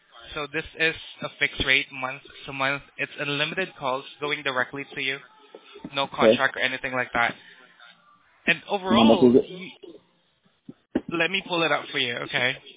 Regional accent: Philippines; English is a second language; now in California, United States; So, I am Filipino.

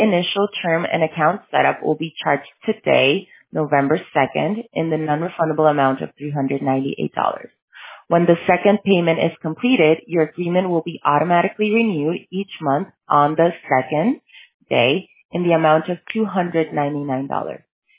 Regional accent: Tijuana, Baja California, Mexico; I was actually born in Tijuana. Well, I grew up in Tijuana.

